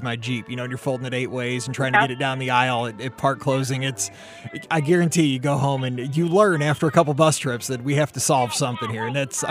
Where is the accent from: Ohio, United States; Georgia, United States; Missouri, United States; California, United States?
Missouri, United States; St. Louis; I'm from St. Louis.